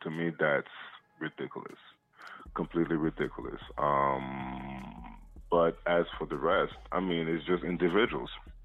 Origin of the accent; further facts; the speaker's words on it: Quebec, Canada; Yeah, I'm from South Shore of Montreal, so therefore, that's about it, really.